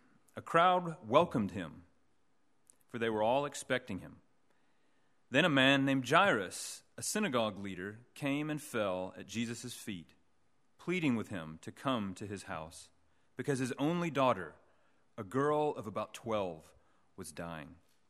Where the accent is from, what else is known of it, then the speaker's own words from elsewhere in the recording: Arkansas, United States; now in Edinburgh, United Kingdom; I'm from the southern U.S. My home state is Arkansas. If you've ever been anywhere near there, you'll know that it's hot. It's a small place.